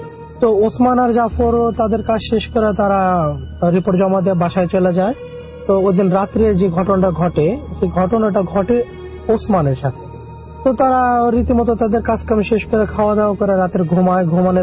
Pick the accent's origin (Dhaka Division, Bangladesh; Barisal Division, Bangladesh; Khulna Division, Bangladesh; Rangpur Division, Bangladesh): Dhaka Division, Bangladesh; Tepra; now in Kuwait; আমি কুয়েত থেকে বলতেছি। আমার দেশের বাড়ি মানিকগঞ্জ জেলা শিবালয় থানা গ্রাম টেপনা।